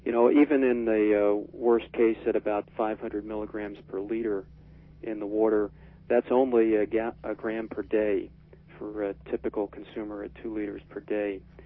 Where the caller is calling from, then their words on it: Palo Alto, California, United States; I'm calling from Palo Alto.